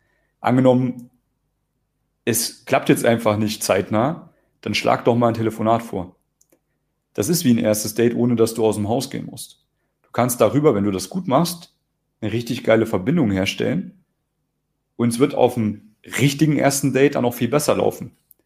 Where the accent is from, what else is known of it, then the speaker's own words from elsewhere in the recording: East Germany, Germany; Ich komme ja aus Ostdeutschland. Da gibt es keine Ferraris, da gibt es nicht mal Bananen.